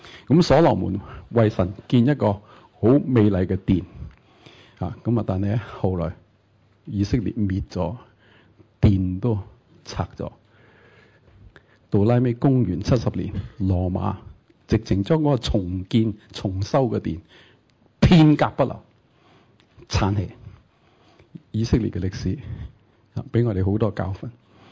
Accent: China; 我係中國人

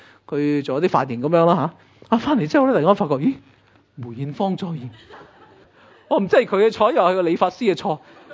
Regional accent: Hong Kong

